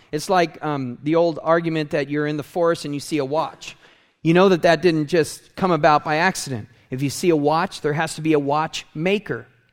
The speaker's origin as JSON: {"language": "English", "town": "San Diego", "region": "California", "country": "United States", "lives_now": "Colorado, United States", "said": "and I'm from San Diego, and there's only two seasons, warm to hot and cool."}